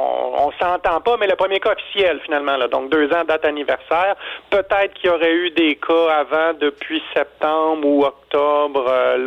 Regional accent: Quebec, Canada; comment ça allait frapper là, rendu chez nous au Québec.

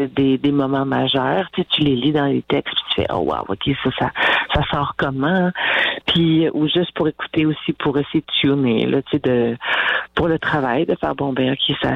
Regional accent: Trois-Rivières, Quebec, Canada; Puis je me souviens avoir des photos à l'âge de 4 ans à côté du gros bateau qui bouge là à Trois-Rivières.

